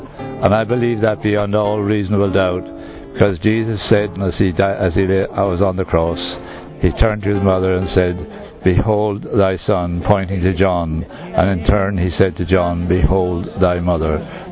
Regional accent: Moate, Westmeath, Ireland; I'm originally from Moat, County Westmeath, in Southern Ireland.

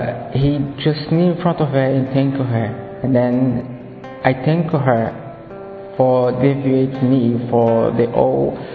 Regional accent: Brazil; I'm 41, I'm from Brazil.

